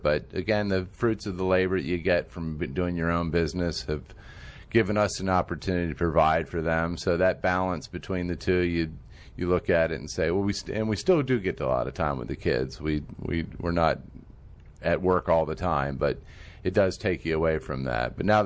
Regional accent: Potomac, Maryland, United States; also born or lived in Arkansas; I'm from, I was born in Arkansas, but I've lived here since I was 4 years old. So I've lived in Potomac, Maryland, all my life.

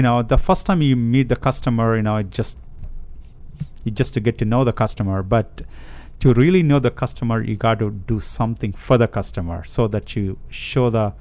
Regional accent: India; moved away as an adult; now in United States; I came from India to study here at University of Maryland.

